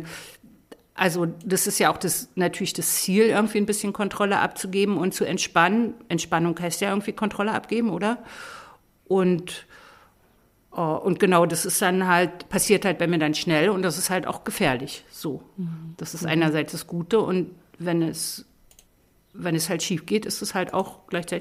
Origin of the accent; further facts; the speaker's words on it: East Germany, Germany; Also ich komme aus dem Osten, ich habe keinen